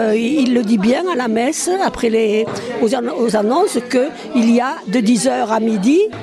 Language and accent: French; Argelès, France; born there; je suis née à Argelès, j'ai tous mes sacrements à Argelès, quoique j'habite un petit village à l'Aubalagnas, mais ma paroisse c'est Argelès.